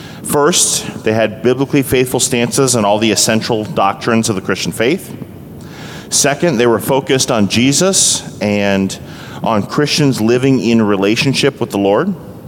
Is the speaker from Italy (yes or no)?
no; New England, United States; Growing up in New England, I didn't grow up with Bible teaching by default in the culture.